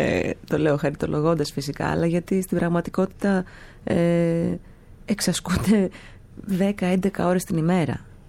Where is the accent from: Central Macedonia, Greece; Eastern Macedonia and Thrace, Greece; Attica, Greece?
Attica, Greece; Chalandri; also born or lived in Switzerland; Αλλά όχι, στο Χαλάνδρι βασικά μεγάλωσα. Κοντά στη Ρεματιά. Εντάξει, είχαμε και κάποιες μετακομίσεις, λίγο Μελίσια, λίγο πιο κάτω, Πλάκα. Έτσι, αλλά ναι, βασικά... βασικά στο Χαλάνδρι.